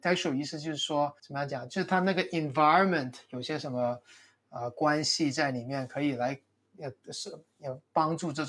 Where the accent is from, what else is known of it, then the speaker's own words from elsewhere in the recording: United States; Chinese is a second language; also born or lived in Guangzhou; 因为我的普通话就非常普通，不是那么好，是因为我在美国长大的，虽然是广州出生，